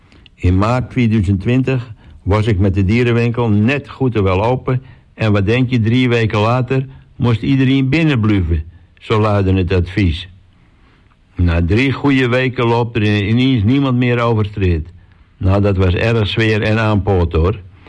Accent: Bodegraven, South Holland, Netherlands; also born or lived in Zoetermeer; now in Texel, Netherlands; En sinds 2016 woon ik op Texel. Maar ik kom eigenlijk uit Bodegraven. En na 7 jaar ben ik in de tijd verhuisd naar de grote stad Zoetermeer. Sinds 2016 ben ik bij mijn schoonmoeder op Texel gaan wonen.

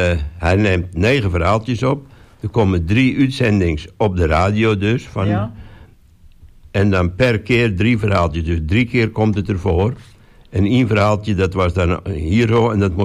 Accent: Texel, North Holland, Netherlands; ik ben 22 jaar oud. En ik ben hier op Texel geboren en ik ben nog altijd wonend aan de Burg.

